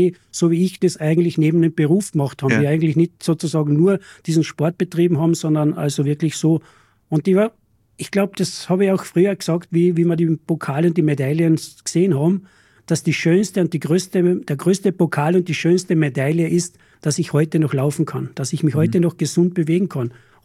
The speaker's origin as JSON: {"language": "German", "town": "Klopeiner See", "region": "Carinthia", "country": "Austria", "tie": "born or raised there", "also_born_or_lived": "Vienna", "said": "Ich habe in Wien gelebt, war dort Leichtathlet, war Wiener Meister und bin dann zurückgekommen nach Kärnten in meine Heimat, also am Klopainersee, wo ich ja wohne und aufgewachsen bin."}